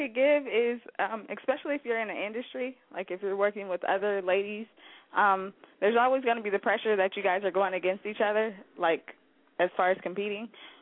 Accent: Sacramento, California, United States; I'm from Sactown.

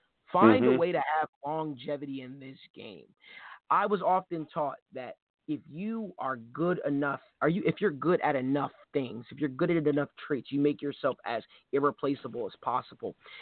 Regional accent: New Jersey, United States; Being from North Jersey, I know what you're referring to.

